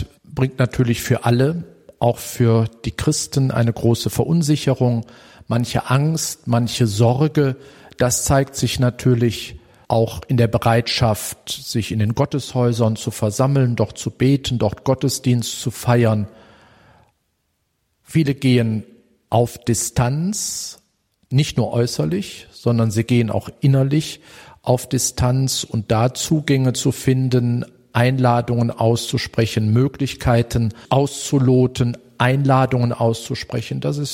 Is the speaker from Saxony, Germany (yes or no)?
no; North Rhine-Westphalia, Germany; bin ich dann hier auch in diesen ländlichen Pfarreien um Linnich herum. Es ist auch meine Heimat. Hier in der Nähe wurde ich geboren und bin aufgewachsen. Also die Menschen und die Gegend hier sind mir sehr vertraut.